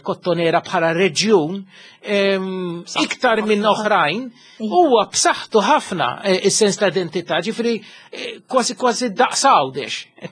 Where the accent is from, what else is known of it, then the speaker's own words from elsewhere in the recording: Mosta, Northern Region, Malta; pereżempju jiena mill-Mosta u l-laqmijiet għadhom popolari kullum kien.